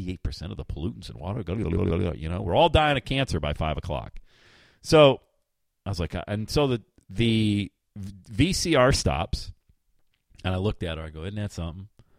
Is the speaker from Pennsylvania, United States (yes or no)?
yes; Bradford, Pennsylvania, United States; Carla's from my hometown, Bradford, PA, and she lived in North Buffalo off Linden Avenue.